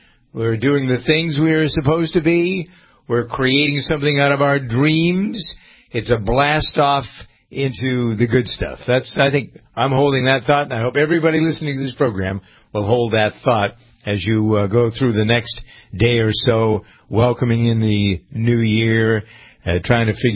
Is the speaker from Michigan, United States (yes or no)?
no; Framingham, Massachusetts, United States; most communities I know in Framingham, my hometown, I'll be there back for New Year's Eve.